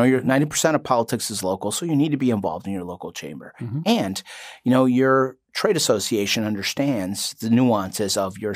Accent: Chicago, Illinois, United States; You know, I grew up in Chicago. I've, you know, been a Chicago resident for the majority of my life.

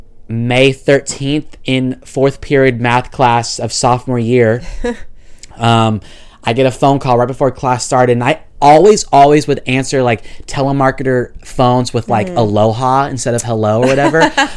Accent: Oakdale, United States; I don't think Oakdale, my hometown, is the main influence of why I like country music

